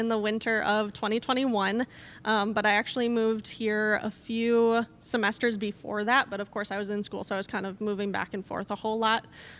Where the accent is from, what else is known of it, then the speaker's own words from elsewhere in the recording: Mondovi, Wisconsin, United States; I'm actually from the Eau Claire, Wisconsin area. If you've if you're familiar with the area, it's called Mondovi, Wisconsin.